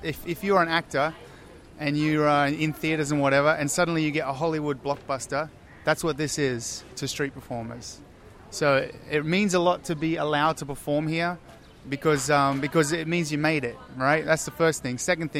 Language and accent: English; Australia; I grew up in Australia in a small town